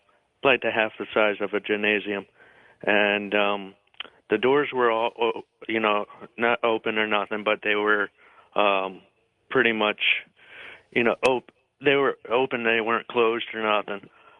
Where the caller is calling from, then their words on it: Oshkosh, Wisconsin, United States; I'm calling from Oshkosh, Wisconsin.